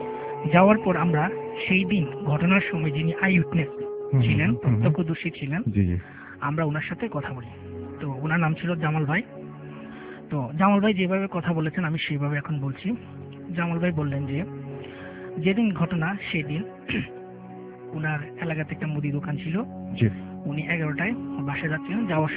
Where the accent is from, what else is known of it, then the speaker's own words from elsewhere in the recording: Comilla, Chittagong Division, Bangladesh; now in Dhaka, Bangladesh; কুমিল্লা থেকে এসেছি, কিন্তু ঢাকায় নোয়াখালীতে থাকি।